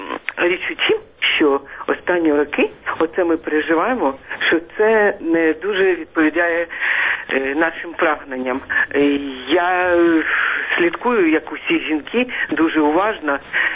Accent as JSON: {"language": "Ukrainian", "region": "Kyiv", "country": "Ukraine", "tie": "born there", "said": "я вже давно народилася в Києві"}